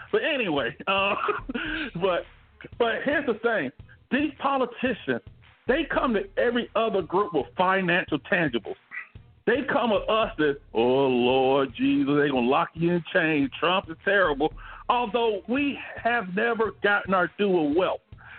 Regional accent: Montgomery, Alabama, United States; And I'm from Montgomery, Alabama, and I grew up thinking, why the hell we even fought to get back on the bus?

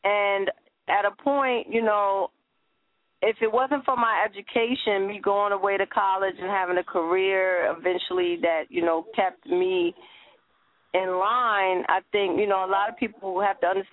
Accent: Teaneck, New Jersey, United States; He bought a gas station in Teaneck, New Jersey, and we had a nice, you know, life. We grew up, actually, I grew up in … lived a couple of couple of streets away.

